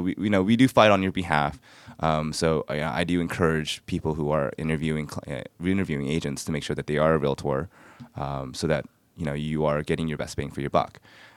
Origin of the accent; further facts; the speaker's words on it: United States; born there; first language English; I am Korean. My parents are Korean, rather, and you know, but I was born in the States, so English is my first language. So I do speak Korean